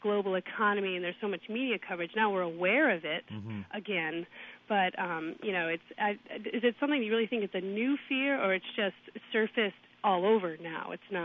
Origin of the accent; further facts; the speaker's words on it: United States; And the reason that I am asking this is only because here as an American, I obviously see on TV and the papers